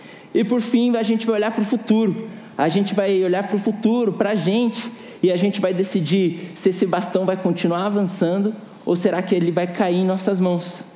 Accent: Brazil; como eu sou brasileiro, gosto muito de futebol

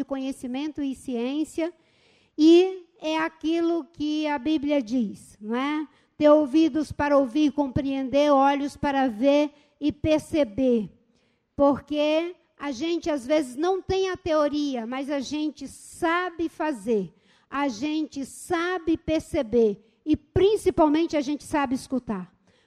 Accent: Seringal Bagaço, Acre, Brazil; born there; mas eu nasci no Bagaço, no Seringal Bagaço. Meu pai é seringueiro.

